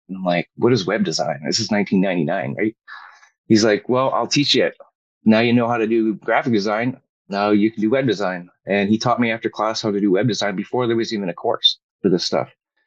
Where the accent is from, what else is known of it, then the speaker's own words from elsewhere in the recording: Vancouver, British Columbia, Canada; born there; Yeah, originally born in Vancouver, and I went out to the Okanagan probably around 12 years ago, back and forth.